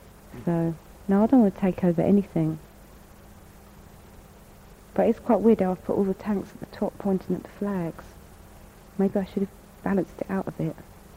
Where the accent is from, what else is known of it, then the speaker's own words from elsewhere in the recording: Margate, South East England, United Kingdom; accent: Margate; That's where my accent come from.